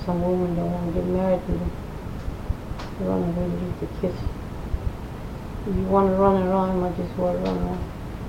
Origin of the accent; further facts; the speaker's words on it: United States; I mean, I'm more entitled to that money than those white people. I'm Indian.